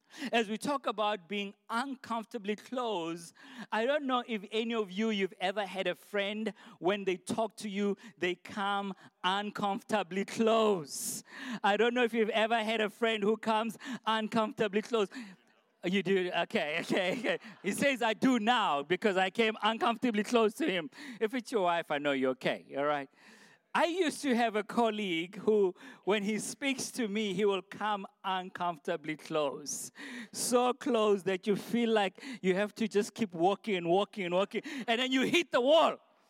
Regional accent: Potchefstroom, North West, South Africa; English is a second language; I come from Potchefstroom. So my English is mixed with Afrikaans and Setswana.

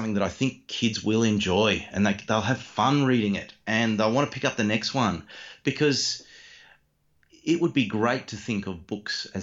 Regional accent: Hobart, Tasmania, Australia; Certainly in growing up in Hobart, I never met a single author.

